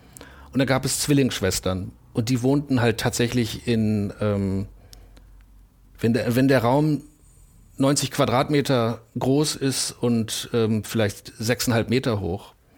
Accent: Bielefeld, North Rhine-Westphalia, Germany; ich komme aus Bielefeld

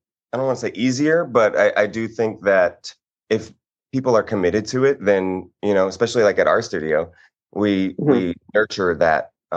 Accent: Houston, Texas, United States; So I pursued it at in Houston. I'm from Houston, starting around 14.

